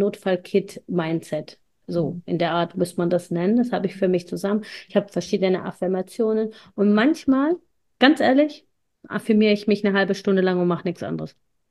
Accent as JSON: {"language": "German", "country": "Italy", "said": "Und ich bin in einer sehr strengen, konservativen Familie als Einzelkind aufgewachsen. Als Italienerin."}